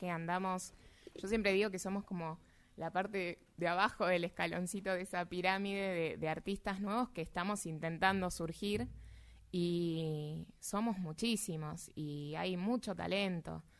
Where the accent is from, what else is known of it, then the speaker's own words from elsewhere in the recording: Paso del Rey, Buenos Aires Province, Argentina; nuestro lugar, que es Paso del Rey. Nosotros somos de Paso del Rey de Moreno.